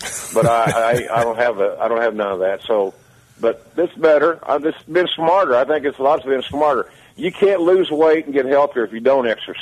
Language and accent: English; Fort Bragg, California, United States; born there; But so I was born in Fort Bragg, California, where my dad was in the logging business.